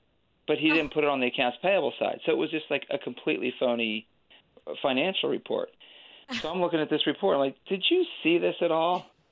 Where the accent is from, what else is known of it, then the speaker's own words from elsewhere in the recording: Philadelphia, Pennsylvania, United States; Yeah, I'm from Philadelphia, so I still live here. I went to school out in Western PA